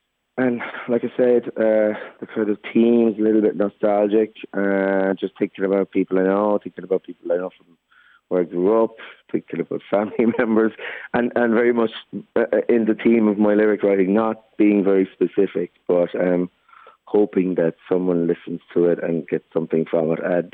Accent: Cratloe, County Clare, Ireland; where I'm from in Cratloe in County Clare. There's used to be I'm from Gallows Hill.

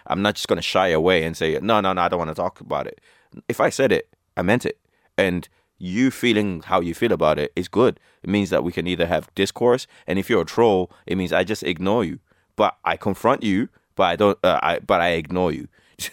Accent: Shannon, County Clare, Ireland; It is about growing up in Shannon, County Clare. And it is about being a first generation immigrant and making my way through teenage life and the complications of being from the diaspora while also hanging on to what it means to be Irish in 2001 and beyond

